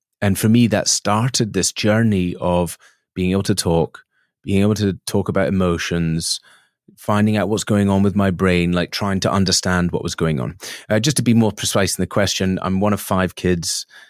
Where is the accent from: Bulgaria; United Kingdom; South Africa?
United Kingdom; Isle of Mull, Scotland; born there; So I was born on the Isle of Mull, which is a small island, 50 miles by 25 miles, sort of in the shape of Britain on the west coast of Scotland. I was born there in 1980.